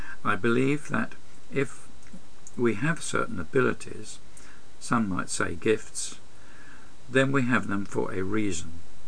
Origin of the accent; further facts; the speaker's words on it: Chelmsford, East of England, United Kingdom; my hometown of Chelmsford in Essex was the last town where a witch was hung